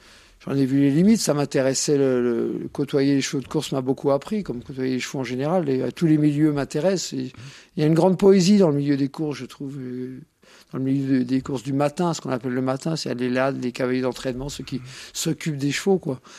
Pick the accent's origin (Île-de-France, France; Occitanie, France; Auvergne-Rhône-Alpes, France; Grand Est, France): Île-de-France, France; Courbevoie; born there; je suis né à Courbevoie